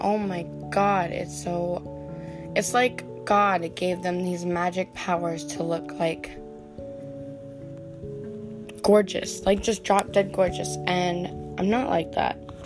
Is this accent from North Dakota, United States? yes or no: yes; Minot, North Dakota, United States; Hi. I'm from Minot, North Dakota.